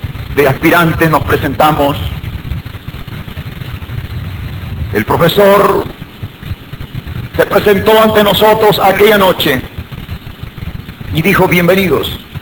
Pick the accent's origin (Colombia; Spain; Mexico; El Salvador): El Salvador; Ciudad Barrios, San Miguel; Soy originario de Ciudad Barrios, en el departamento de San Miguel, en la zona oriental de nuestro país.